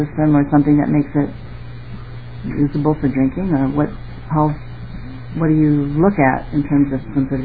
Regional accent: United States; Actually, I grew up in Rock County, and my dad still lives there.

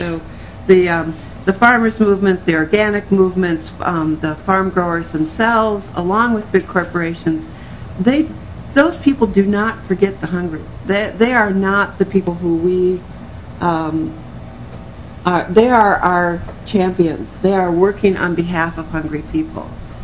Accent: Minneapolis, Minnesota, United States; because I grew up in Southwest Minneapolis

